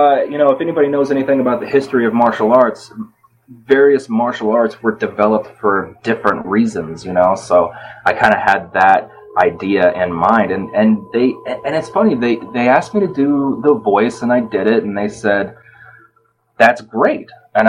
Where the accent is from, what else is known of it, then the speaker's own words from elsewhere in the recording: Texas, United States; And, of course, I was born and raised in Texas. I started doing that there.